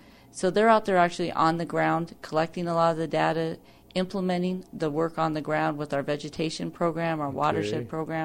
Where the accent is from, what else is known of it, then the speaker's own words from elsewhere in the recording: Clarkston, Washington, United States; born there; I was born in Clarkston, Washington, and actually I grew up moving all around the United States. My father worked for the Forest Service.